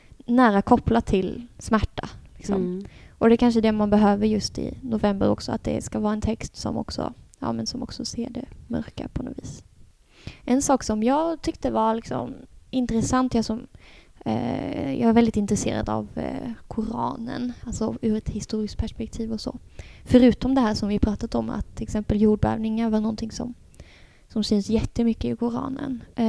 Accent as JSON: {"language": "Swedish", "country": "Sweden", "said": "Som någonting som jag som svensk tilltalas av enormt"}